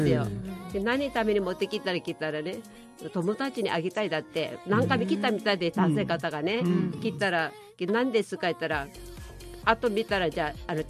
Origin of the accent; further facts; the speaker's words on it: Daegu, South Korea; now in Japan; そうです。韓国の西向きのテグ市ですよ。